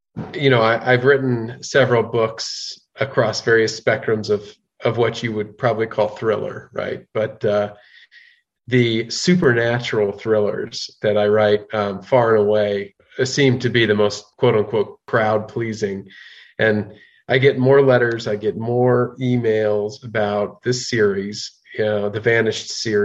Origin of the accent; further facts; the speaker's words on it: Colorado, United States; And I grew up in Colorado, and New Mexico is a very close place to my heart